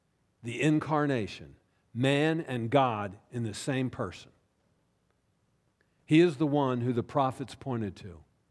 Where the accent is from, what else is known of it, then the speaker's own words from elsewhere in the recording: Baltimore, Maryland, United States; My hometown of Baltimore is setting new records in homicide